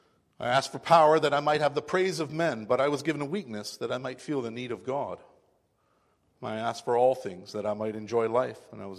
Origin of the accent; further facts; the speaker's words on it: United States; I like to read the things about American Civil War because I'm an American.